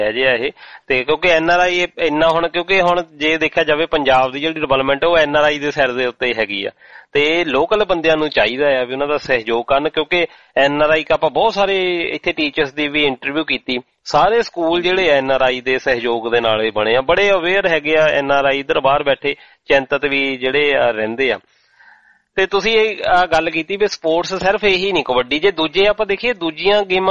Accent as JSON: {"language": "Punjabi", "town": "Jalandhar", "region": "Punjab", "country": "India", "said": "ਸਾਡੇ ਇਲਾਕੇ ਦੇ ਵਿੱਚ ਹਾਕੀ ਦਾ ਬੜਾ ਰੁਝਾਨ ਹੁੰਦਾ ਸੀ ਭਾਵੇਂ ਗਰਾਊਂਡਾਂ ਇੰਨੇ ਲੈਵਲ ਦੀਆਂ ਨੀ ਹੈਗੀਆਂ ਪਰ ਫੇਰ ਵੀ ਖੇਡਦੇ ਆ ਜਲੰਧਰ ਜ਼ਿਲ੍ਹੇ ਦੇ ਵਿੱਚ"}